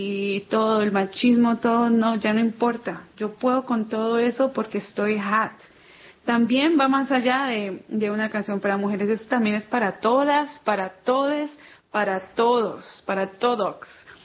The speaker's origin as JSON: {"language": "Spanish", "town": "Cali", "region": "Valle del Cauca", "country": "Colombia", "lives_now": "New York, United States", "said": "yo nací en Cali, Colombia, soy caleña, colombiana, vivo en Nueva York hace 20 años"}